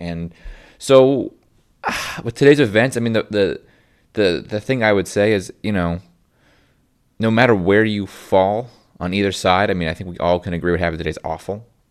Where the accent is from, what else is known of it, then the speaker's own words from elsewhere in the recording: Indianapolis, Indiana, United States; now in Tennessee, United States; I'm from Indianapolis, but I work as a journalist in a small Tennessee town.